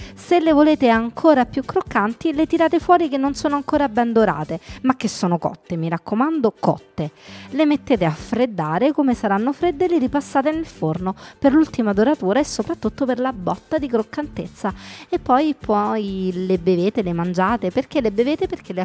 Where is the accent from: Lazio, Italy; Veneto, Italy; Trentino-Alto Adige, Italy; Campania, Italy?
Lazio, Italy; Rome; sono romana e da queste cose si sente